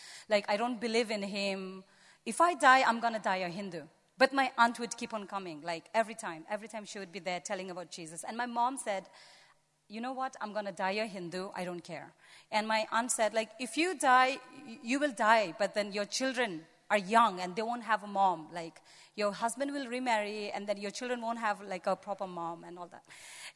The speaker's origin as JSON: {"language": "English", "country": "Bhutan", "second_language": "English", "said": "I'm from Bhutan, so If some of you don't know where Bhutan is, it's in southeast side of Asia. It's between China, Nepal, and India."}